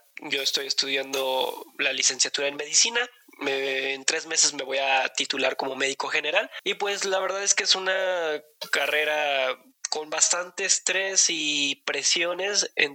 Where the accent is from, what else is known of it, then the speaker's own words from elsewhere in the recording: Mexico; Tengo 26 años, soy de México